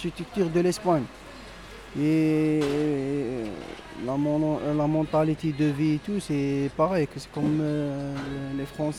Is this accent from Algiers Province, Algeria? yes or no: no; Oran, Oran Province, Algeria; Je suis algérien. Ouais.